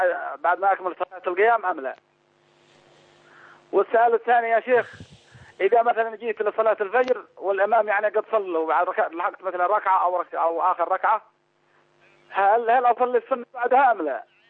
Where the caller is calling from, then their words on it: Yemen; من اليمن، أحبك في الله يا شيخ